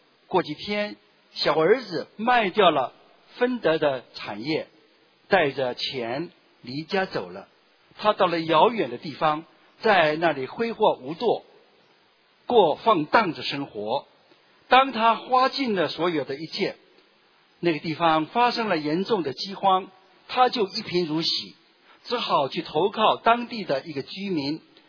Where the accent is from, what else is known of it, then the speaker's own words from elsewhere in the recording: Taipei, Taiwan; 各位弟兄姊妹大家平安，我是从台北来的